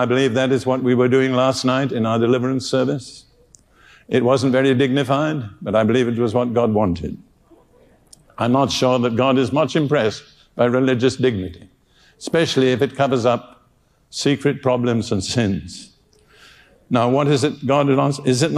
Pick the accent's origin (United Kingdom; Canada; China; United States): United Kingdom; I'm British and you can get offended with me, and Britain has nothing to boast of.